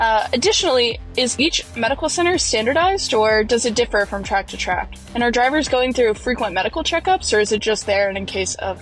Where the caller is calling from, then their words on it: Durham, North Carolina, United States; I'm listening from Durham, North Carolina.